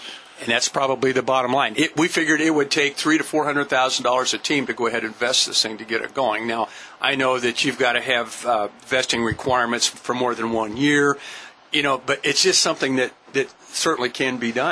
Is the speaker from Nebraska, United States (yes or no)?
yes; Scottsbluff, Nebraska, United States; And growing up in Scottsbluff